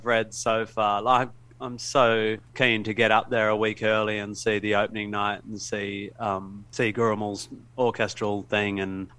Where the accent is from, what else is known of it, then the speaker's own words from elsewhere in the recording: Perth, Western Australia, Australia; also born or lived in Melbourne / London / Laos; I'm in Sydney now. I grew up in Perth, moved to Melbourne, lived in London for many years, lived in LA.